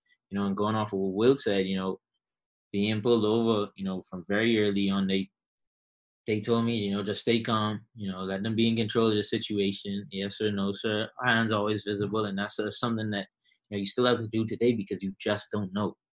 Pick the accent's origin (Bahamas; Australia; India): Bahamas; now in United States; growing up in the Bahamas, one thing that they taught us from a young age is yes sir, no sir, yes ma'am, no ma'am, good morning, good afternoon, good evening, holding doors open